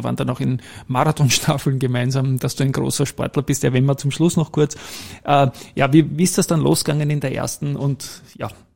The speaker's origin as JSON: {"language": "German", "country": "Austria", "said": "wo wir einen nicht so großartig mitgespielt haben als Österreicher"}